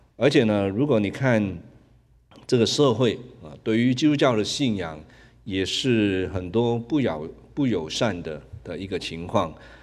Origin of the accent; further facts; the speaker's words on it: Hong Kong; 我是香港长大的人，香港以前是英国的殖民地